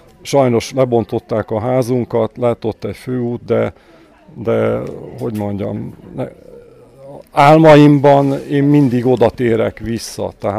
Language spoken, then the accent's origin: Hungarian; Kiskunhalas, Bács-Kiskun, Hungary; mivel elszármaztam ugye Halasról, és tulajdonképpen ahol fölnőttem, az a környezet nagyon radikálisan megváltozott.